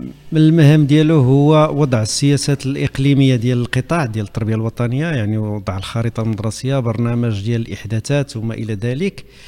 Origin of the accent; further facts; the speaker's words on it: Ras El Ain, Casablanca-Settat, Morocco; born there; من مواليد دجنبير 1963 براس العين الشاوية